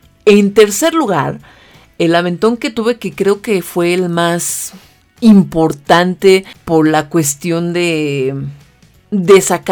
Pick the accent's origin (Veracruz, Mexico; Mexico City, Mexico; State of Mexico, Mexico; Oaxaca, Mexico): Mexico City, Mexico; Yo soy de la Ciudad de México.